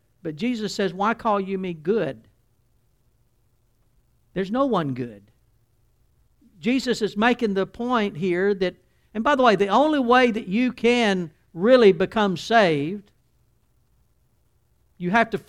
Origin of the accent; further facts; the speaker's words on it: Alabama, United States; I'm from Alabama. We treat everybody right in Alabama.